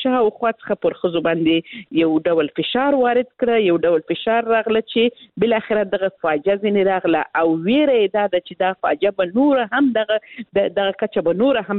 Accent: Helmand, Afghanistan; زه خپل د هلمند ولایت څخه یم

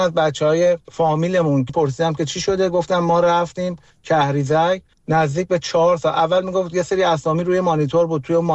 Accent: Iran; born or raised there

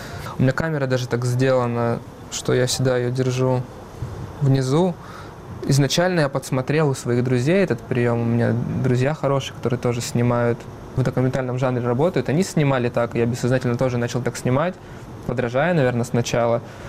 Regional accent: Arsenyev, Primorsky Krai, Russia; also born or lived in Saint Petersburg; now in Moscow, Russia; Приморский край, недалеко от Владивостока, город Арсеньев. Мой город, вот где я там вырос.

